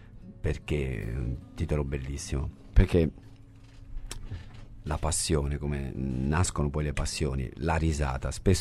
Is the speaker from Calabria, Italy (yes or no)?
no; Abruzzo, Italy; now in Bologna, Italy; sono abruzzese, sono trasferito a Bologna nel 90 e famiglia di contadini e venditori ambulanti